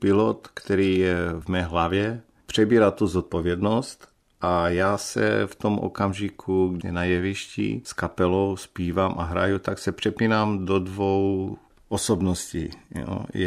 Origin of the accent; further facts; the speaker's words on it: Serbia; Czech is a second language; moved away as an adult; Znamená to, že jsem se narodil v Srbsku, strávil jsem tam dětství, chodil do školy, na fakultu, učil se, ale zároveň každé léto a každou zimu, když jsme měli prázdniny, tak jsme jeli do Chorvatska. Takže taťka je Chorvat, mamka Srbka.